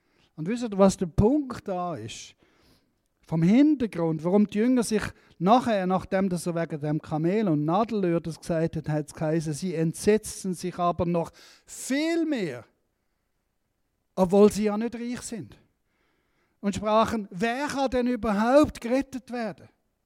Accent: Switzerland; Aber trotzdem sind wir reich als Schweizer, oder?

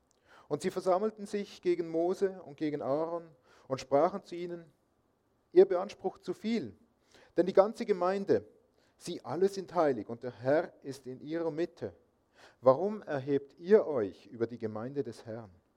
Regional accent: Rüti, Zurich, Switzerland; Ich bin aufgewachsen in Rüti und Umgebung, Zürich-Oberland. Und es ist schön, zwischendurch wieder mal in die Nähe von der Heimat zu kommen. Mittlerweile arbeite ich in Langenthal, in der FEG dort.

